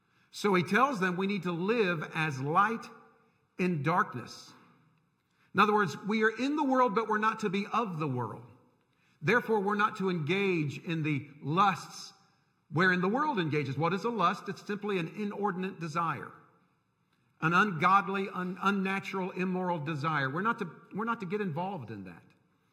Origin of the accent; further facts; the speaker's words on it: United States; Yes, I'm an American, and I love my country.